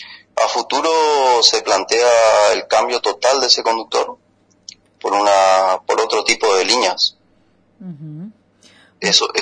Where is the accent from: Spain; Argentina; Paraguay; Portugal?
Argentina; El Dorado, Misiones; Yo soy nativo del Dorado, de un pueblo medio alejado del Dorado, en realidad, de esa zona soy, sí.